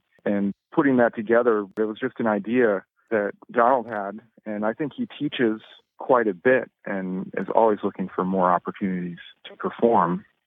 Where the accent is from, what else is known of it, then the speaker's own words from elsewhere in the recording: Tucson, Arizona, United States; now in Cincinnati, United States; We're all from Tucson, Arizona. I'm the child who decided to move away. I settled in Cincinnati.